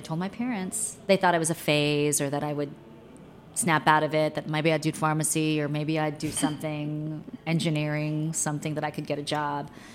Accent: Maryland, United States; I'm a total local girl.

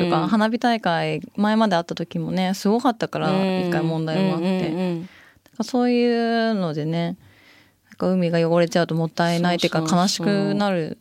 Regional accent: Shonan, Kanagawa, Japan; もともと小中ともに湘南で育って、まあ、途中いろんなところに引っ越したりもしたんだけど、結局ね、環境とかのことも考えていい場所だなって思って湘南に戻ってきたんですけど

